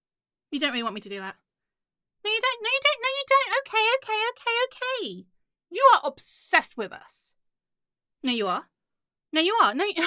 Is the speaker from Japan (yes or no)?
no; England, United Kingdom; Well, I'm English.